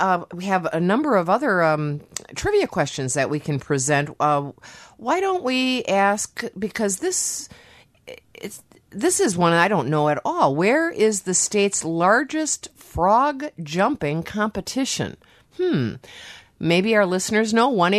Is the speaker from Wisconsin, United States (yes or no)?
yes; Appleton, Wisconsin, United States; It's not too far from my hometown of Appleton, and I think I can combine those trips.